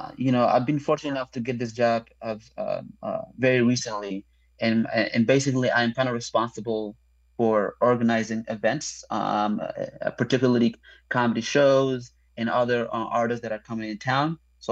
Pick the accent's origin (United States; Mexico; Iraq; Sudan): Sudan; Hey, I'm from Sudan. By the way, that is in Africa.